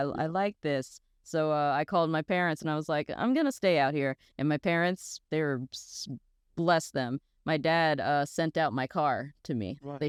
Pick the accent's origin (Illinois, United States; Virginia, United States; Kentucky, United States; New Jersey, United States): Virginia, United States; now in California, United States; I'm from Virginia. I moved here in 2017